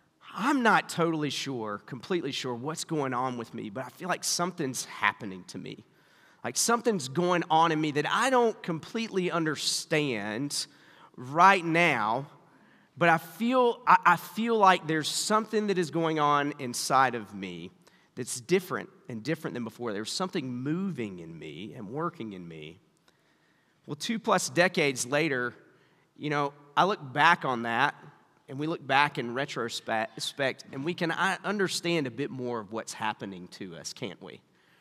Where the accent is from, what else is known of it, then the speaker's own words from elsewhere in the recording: Spartanburg, South Carolina, United States; We grew up in Spartanburg, South Carolina. And I know you were wondering if the accent was Canadian, but no, it's I grew up in the South